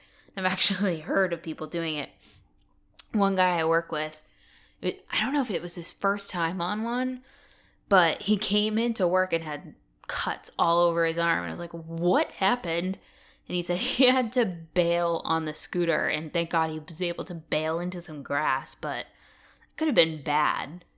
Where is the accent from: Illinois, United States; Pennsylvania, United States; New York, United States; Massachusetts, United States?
Massachusetts, United States; So I'm from Massachusetts and I'm used to like roads just being completely fucked with potholes.